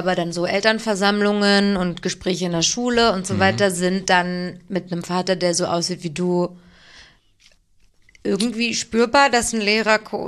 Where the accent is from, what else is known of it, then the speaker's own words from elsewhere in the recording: Berlin, Germany; aber ich bin auch Berliner und ich mache es ganz viel.